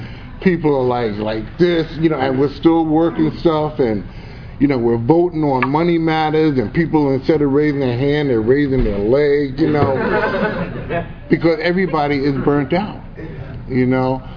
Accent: New York, United States; And I'm from New York.

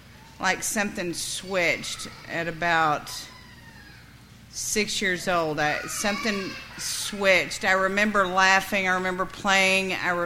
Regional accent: Dallas, Texas, United States; born there; I was born in Dallas, Texas, and today I got a lot of attention for that, so it's good.

